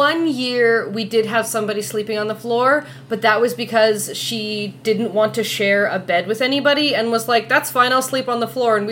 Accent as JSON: {"language": "English", "country": "Canada", "said": "I don't know. I'm Canadian."}